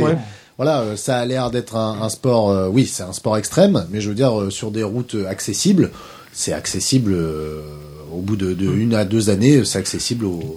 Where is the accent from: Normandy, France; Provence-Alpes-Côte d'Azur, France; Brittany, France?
Normandy, France; Forges-les-Eaux; On est issu de Forge les eaux, petite commune à 40 km au nord-est de Rouen. On a toujours vécu, bref, on est originaire